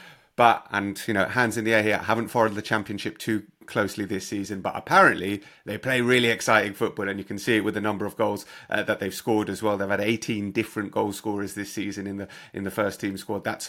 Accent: London, United Kingdom; Obviously, I was born and raised in London, in England

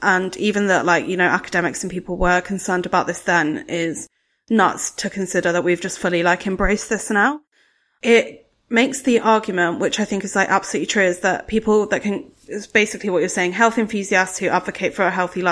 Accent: Brighton, South East England, United Kingdom; I grew up in Brighton, which is like quite a quote unquote liberal place where people have like alternative worldviews, white people have alternative worldviews, I will say.

